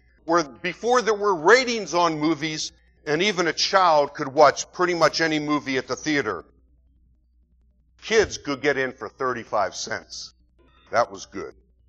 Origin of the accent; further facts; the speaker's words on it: Pittsburgh, Pennsylvania, United States; moved away as an adult; now in Virginia, United States; I was born in 1953 in Pittsburgh, Pennsylvania. That makes me 56 years old. I'll be 57 in November. I moved here to Virginia in 1973. I do consider myself a Southerner.